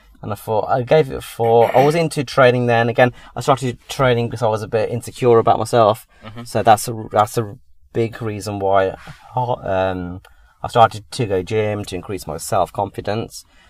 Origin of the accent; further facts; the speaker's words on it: Leicester, East Midlands, United Kingdom; I'm 34 from Leicester.